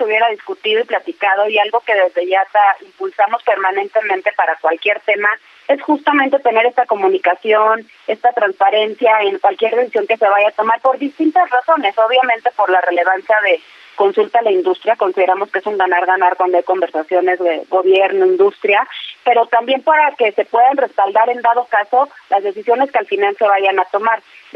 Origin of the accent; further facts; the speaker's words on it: Mexico; creo que cualquiera como mexicano esperaríamos que nuestro principal aeropuerto pues estuviera al nivel de cualquier aeropuerto de calidad internacional